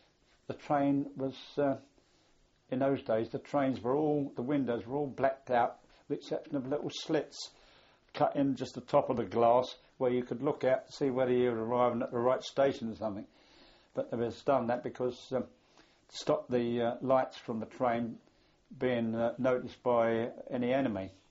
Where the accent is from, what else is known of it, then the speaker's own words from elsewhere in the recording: England, United Kingdom; they realised we were English and were in fact British soldiers